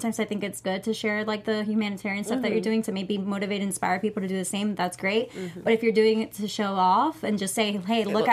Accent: New York, United States; I'm from New York, and I can attest to that.

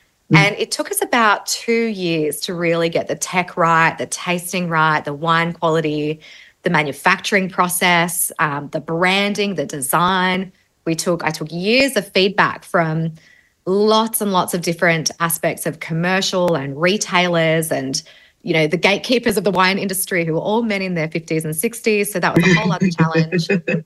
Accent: Canberra, Australian Capital Territory, Australia; now in Gold Coast, Australia; Originally in 2016, I lived in Canberra. So I grew up in Canberra, and I was surrounded by Canberra wine.

